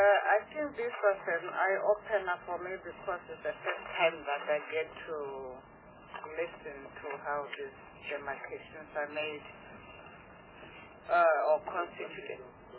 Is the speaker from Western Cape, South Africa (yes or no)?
no; Limpopo, South Africa; I come from Limpopo.